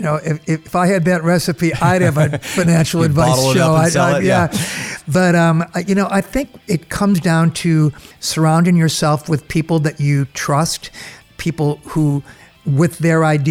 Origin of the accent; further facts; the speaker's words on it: Chicago, Illinois, United States; Red Rocks has such a deep meaning for me because I grew up in Chicago and there's no mountains anywhere near Chicago.